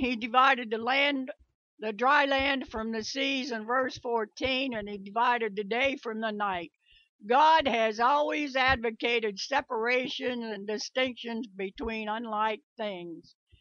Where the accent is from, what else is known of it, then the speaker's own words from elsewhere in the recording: United States; I'm an American. I was born and raised American, and I'm proud to be an American.